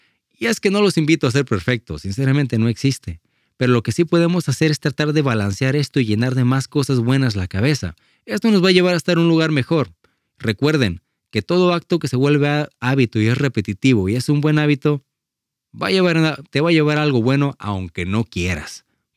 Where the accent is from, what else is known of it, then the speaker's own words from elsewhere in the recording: Mexico; al menos como mexicanos corriosos, duros y fuertes, a veces solamente aprendemos a la mala